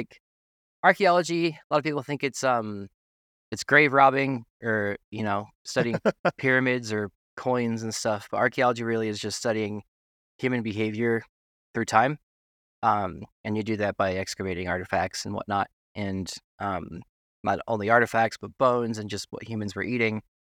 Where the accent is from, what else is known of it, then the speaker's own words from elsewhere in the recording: Tennessee, United States; also born or lived in New York City; I'm from New York City originally, but I grew up in Tennessee. Kind of a dual life.